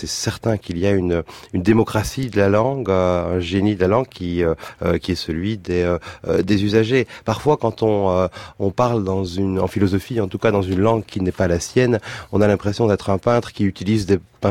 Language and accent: French; Brussels, Belgium; en tant que bruxellois, c'est un phénomène que nous vivons